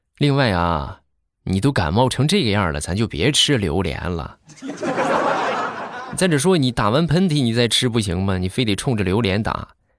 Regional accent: Jinan, Shandong, China; 我和你是老乡，我也是山东的，但是我是济南的

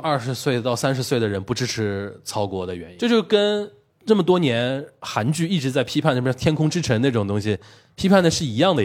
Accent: China; 作为中国人也不陌生

